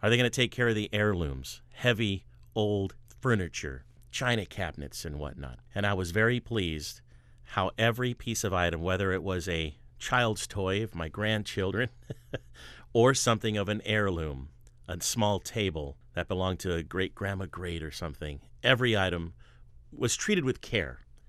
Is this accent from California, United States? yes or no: yes; California, United States; Just moved out here from California, born and raised in California